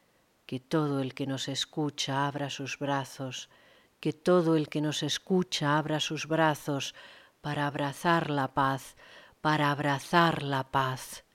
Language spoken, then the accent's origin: Spanish; Madrid, Community of Madrid, Spain; born there; nací y vivo en Madrid, España.